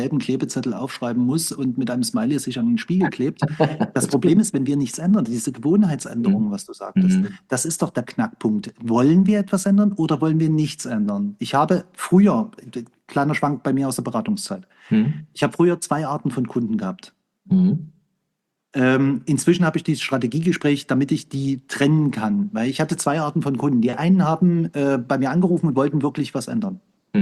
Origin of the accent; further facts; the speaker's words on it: Dresden, Saxony, Germany; Ich komme ja nun aus Dresden, das haben wir ja heute schon festgestellt, ja.